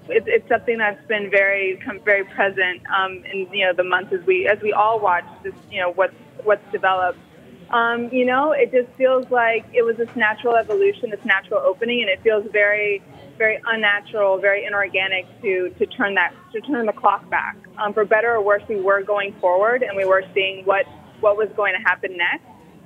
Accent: Miami, Florida, United States; also born or lived in New York, United States; So I grew up in Miami and lived for 22 years in New York.

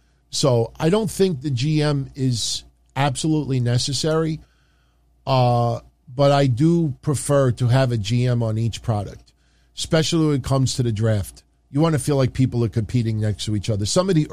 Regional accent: New York, United States; The Yankees, you know, I'm rooting for them also because I'm a New Yorker, not first and foremost.

